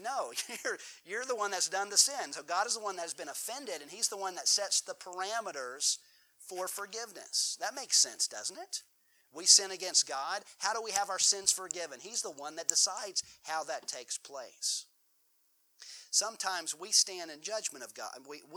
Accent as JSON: {"language": "English", "region": "South Carolina", "country": "United States", "tie": "born or raised there", "said": "And I grew up here in South Carolina, curvy roads, mountain roads, hill roads."}